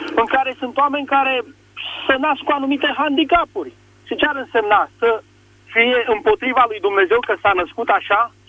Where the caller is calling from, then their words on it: Bucharest, Romania; din București